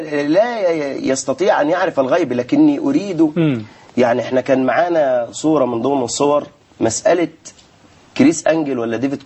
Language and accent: Arabic; Sharqia Governorate, Egypt; أنا من الشرقية، أنا من الشرقية.